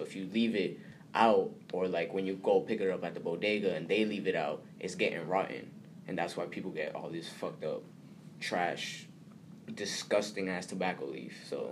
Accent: Dorchester, Massachusetts, United States; also born or lived in Charlestown; I am from Dorchester, Massachusetts. I was born in Charlestown, moved to Dorchester when I was real young, been there ever since. My mom is Dominican, my pops is Guatemalan.

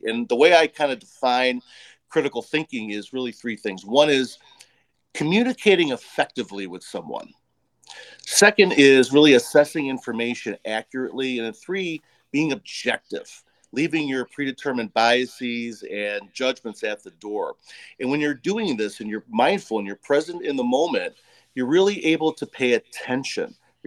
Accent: Berwyn, Illinois, United States; I grew up in Berwyn, western suburb of Chicago

